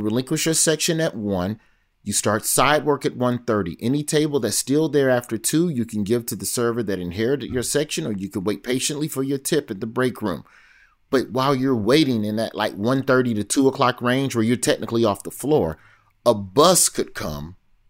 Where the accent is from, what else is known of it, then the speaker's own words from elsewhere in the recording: United States; I'm from America.